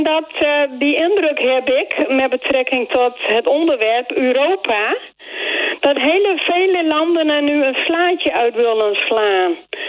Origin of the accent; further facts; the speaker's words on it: Netherlands; Volgens mij geven wij op dit moment als Nederlander, maar misschien ben ik dan ook ethisch egoïstisch, op dit moment voldoende.